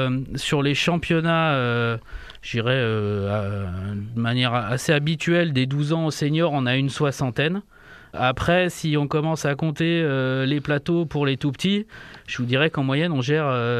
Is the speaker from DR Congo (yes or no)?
no; Artemare, Auvergne-Rhône-Alpes, France; now in Bourg-en-Bresse, France; je suis un pur produit indinois. Je suis originaire du Bugey, d'Artemare exactement. Je vis sur Bourg-en-Bresse depuis une dizaine d'années.